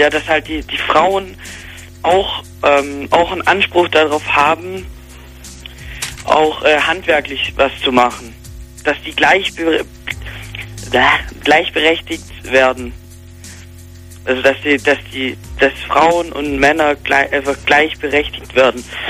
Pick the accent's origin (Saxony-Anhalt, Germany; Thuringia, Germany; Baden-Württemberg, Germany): Baden-Württemberg, Germany; Stuttgart; Ich komme aus Stuttgart.